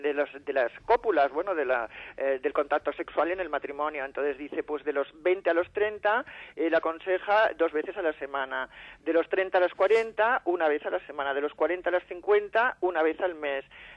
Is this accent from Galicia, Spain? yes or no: no; Catalonia, Spain; Somos catalanes.